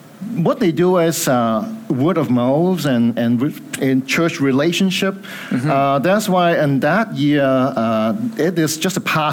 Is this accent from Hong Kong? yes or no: yes; Hong Kong; moved away; I came from Hong Kong many years ago, 35 to be exact. Okay. I used to live right across the street over there.